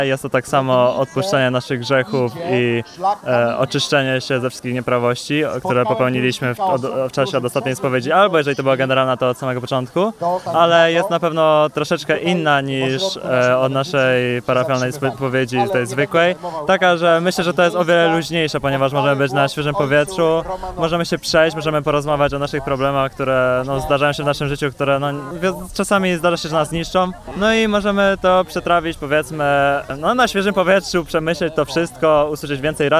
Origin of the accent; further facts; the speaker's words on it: Złoczew, Łódź Voivodeship, Poland; Ze Złoczewa przyjechaliśmy.